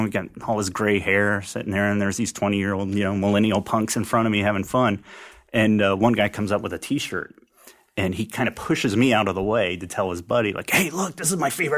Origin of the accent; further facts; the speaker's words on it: Columbus, Ohio, United States; No, I'm from Ohio.